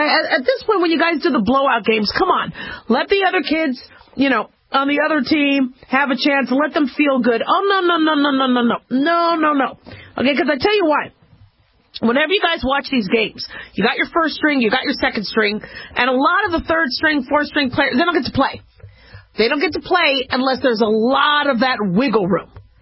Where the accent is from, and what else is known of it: Las Vegas, Nevada, United States